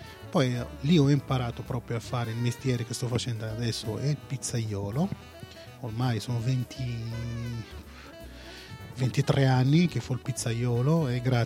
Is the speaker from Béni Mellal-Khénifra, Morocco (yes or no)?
no; Casablanca, Casablanca-Settat, Morocco; Italian is a second language; moved away as an adult; now in Italy; sono nato in Marocco 8 febbraio del 70. Proprio origine Casablanca. In Italia sono venuto nel 94, ma direttamente Casablanca, Sardegna